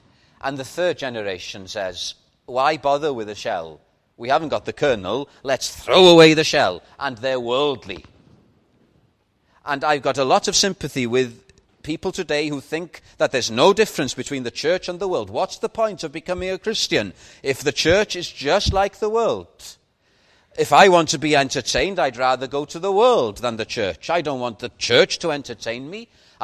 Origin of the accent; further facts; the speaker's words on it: Wales, United Kingdom; But I'm a Welshman, as you've probably gathered. And I am proud of this green and pleasant land.